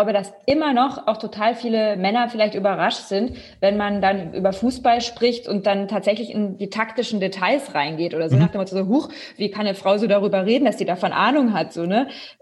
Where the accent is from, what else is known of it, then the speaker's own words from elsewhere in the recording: Southern Germany, Germany; Gerade auch als Süddeutsche so ein bisschen habe ich da immer durchgehört.